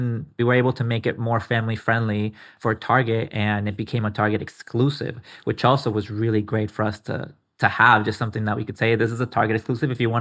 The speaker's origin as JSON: {"language": "English", "country": "Guatemala", "moved": "as an adult", "lives_now": "United States", "said": "when I came to the United States, I came from Guatemala. I came to Orange County when I was 18. I just turned 18."}